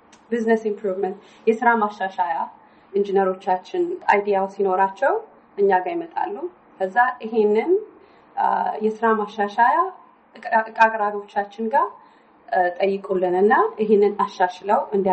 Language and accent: Amharic; Addis Ababa, Ethiopia; moved away as an adult; also born or lived in Dessie / Saudi Arabia / Malaysia; የተወለድኩት ደሴ ከተማ ነው። ያደግኩት ብዙ ሀገሮች ነው። አዲስ አበባ አደግኩኝ። ትምህርት ቤት የተወሰነ ጊዜ አዲስ አበባ ሄጃለሁ። ሳውዲ ደግሞ ቤተሰቦች የነበሩ እዛም ሳውዲም አድጌያለሁኝ።